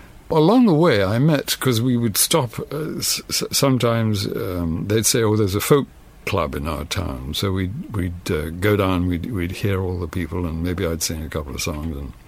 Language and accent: English; England, United Kingdom; And I said, oh, we're singers, we're English.